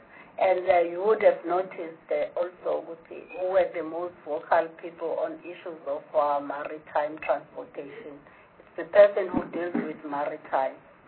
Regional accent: Harding, KwaZulu-Natal, South Africa; I come from KwaZulu-Natal, a very mountainous province. And I'm from Harding, a very rural area.

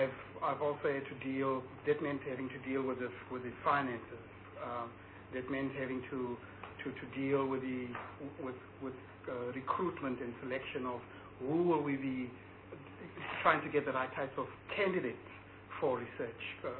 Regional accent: Johannesburg, Gauteng, South Africa; I was born in Johannesburg. I grew up there.

